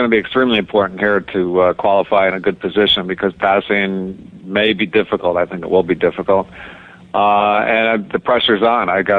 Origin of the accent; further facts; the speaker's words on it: Grand Rapids, Michigan, United States; I grew up in Michigan, and it's just a couple hours away in Grand Rapids